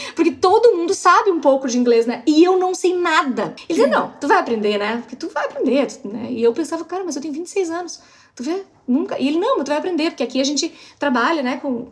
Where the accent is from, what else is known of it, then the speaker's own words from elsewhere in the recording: Alegrete, Rio Grande do Sul, Brazil; Então, eu nasci no Alegrete. A minha cidade se chama Alegrete, no Rio Grande do Sul.